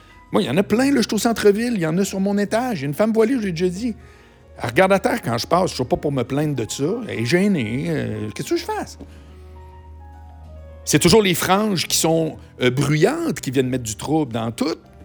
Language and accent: French; Charlesbourg, Quebec, Canada; Moi, je viens de Charlebourg, là. J'aurais pu passer ma vie parlant français, là. Pas un mot d'anglais